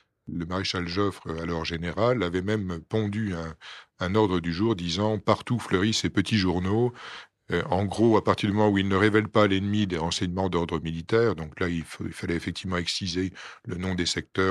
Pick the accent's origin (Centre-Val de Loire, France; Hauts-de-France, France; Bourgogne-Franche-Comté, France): Bourgogne-Franche-Comté, France; Belfort; born there; j'en ai un exemple dans ma région natale, qui est la ville de Belfort